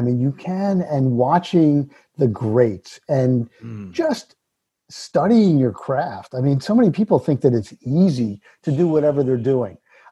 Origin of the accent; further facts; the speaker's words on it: New Jersey, United States; I grew up on the ocean. I grew up in Jersey on the shore.